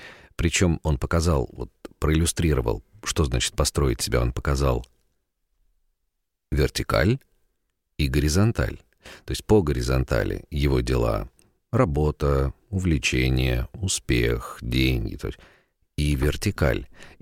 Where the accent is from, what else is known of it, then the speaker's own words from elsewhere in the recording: Dzerzhinsk, Nizhny Novgorod Oblast, Russia; Город Дзержинск Нижегородской области, откуда я родом